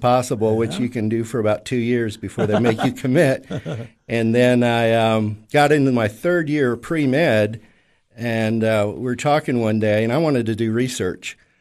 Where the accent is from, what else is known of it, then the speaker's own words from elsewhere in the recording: New Smyrna Beach, Florida, United States; I was born and raised in Florida on the East Coast.